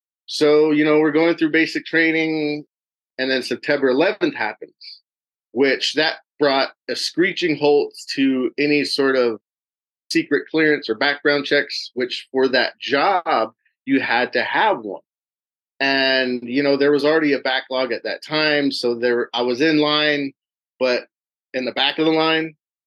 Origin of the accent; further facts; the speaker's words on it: Superior, Arizona, United States; I was born and raised in Arizona, grew up mainly in a small town called Superior.